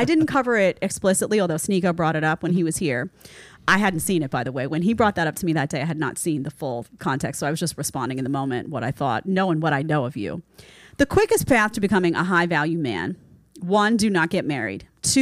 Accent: New York, United States; accent: New York; now in Florida, United States; My New York accent has gotten stronger since I moved to Florida, and I don't understand why.

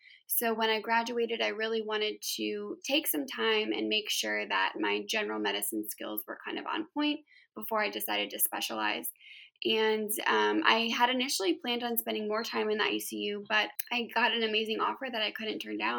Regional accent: Ohio, United States; So I am originally from Ohio. That's where I was born and raised. And growing up, you know, in a small-ish town

